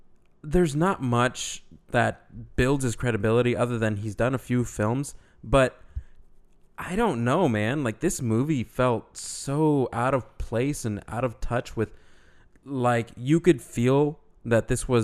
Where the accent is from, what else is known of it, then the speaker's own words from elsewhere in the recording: Texas, United States; Hey, you know what? I'm from Texas. So anyway...